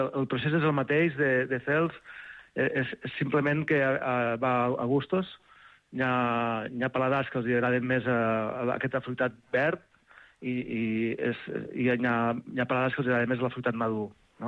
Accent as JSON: {"language": "Catalan", "town": "Seròs", "region": "Catalonia", "country": "Spain", "said": "Nosaltres som de Cal Blanc, al nostre poble, a Serós."}